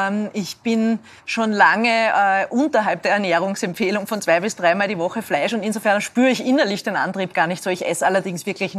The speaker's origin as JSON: {"language": "German", "town": "Linz", "region": "Upper Austria", "country": "Austria", "said": "ich stamme aus Linz und da war es wirklich so, da gab es einen Bioladen"}